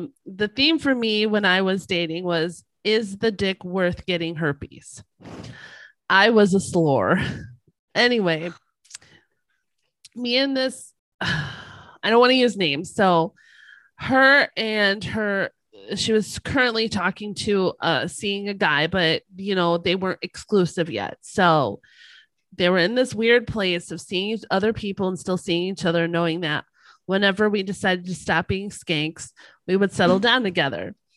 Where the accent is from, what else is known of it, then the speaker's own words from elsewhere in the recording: the South, United States; accent: Southern; I knew he wasn't shit when he made fun of my Southern accent while he was sitting across the table from me